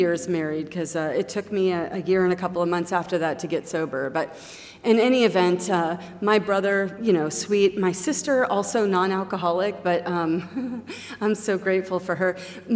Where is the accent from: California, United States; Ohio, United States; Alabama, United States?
California, United States; Los Angeles; I'm from Los Angeles. I'm adopted.